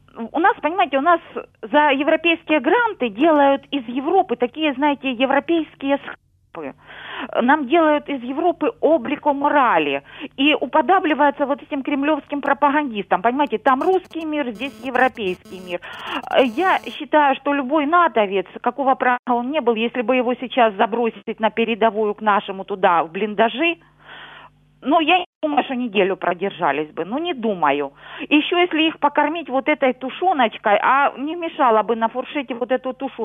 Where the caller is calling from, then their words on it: Luhansk Oblast, Ukraine; Добрий день, я з Луганщини.